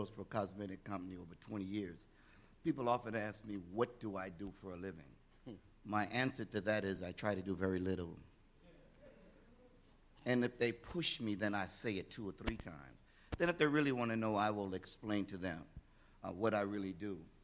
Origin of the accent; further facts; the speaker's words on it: Charleston, South Carolina, United States; I'm from originally from Charleston, South Carolina. Charleston, South Carolina is the start of the Civil War in America.